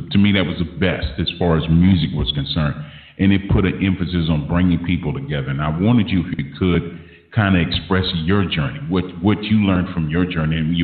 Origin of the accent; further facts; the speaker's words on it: Los Angeles, California, United States; growing up in South Central